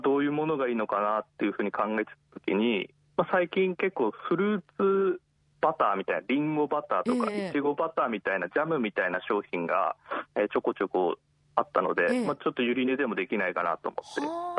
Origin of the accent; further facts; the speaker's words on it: Hakodate, Hokkaido, Japan; also born or lived in Sapporo; now in Niseko, Japan; そうですね、函館出身です、うん、で札幌からニセコに移住しました